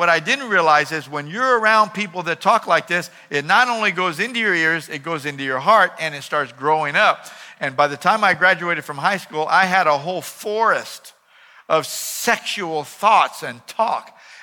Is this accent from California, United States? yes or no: yes; West Covina, California, United States; I was a teenager. I was raised to believe in Jesus and to believe the Bible, but that didn't mean that it had changed my life yet. But when I was in high school and public school, I lived in West Covina, right on the border of La Puente.